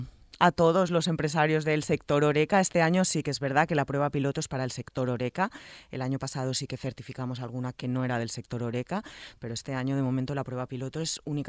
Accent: Balearic Islands, Spain; porque independientemente de que todos somos baleares, cada isla tiene su propia...

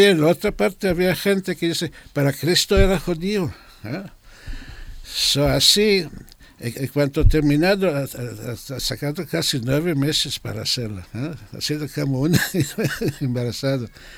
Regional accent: Southern District, Israel; Spanish is a second language; moved away as an adult; also born or lived in Tel Aviv; now in Formentera, Spain; Después, pero crecido en Kibbutz, que está justo al lado de Gaza. Allí desde 13 hasta 22, 23.

